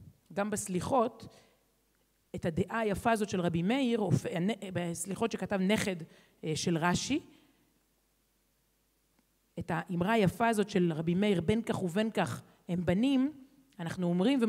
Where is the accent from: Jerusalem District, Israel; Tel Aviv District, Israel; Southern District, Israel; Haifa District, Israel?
Tel Aviv District, Israel; Herzliya; ובילדותי בהרצליה, ילדה אשכנזיה, הרצליה, חילונית